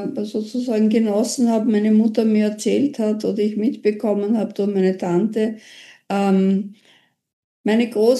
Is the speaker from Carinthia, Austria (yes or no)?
no; Vienna, Austria; ja, ich bin in Wien geboren. Das ist für deutsche Verhältnisse vielleicht seltsam. Aber ich bin in Wien geboren und ich sage immer in Wien gestorben. Das heißt... Ich habe meine Stadt nie verlassen, nie.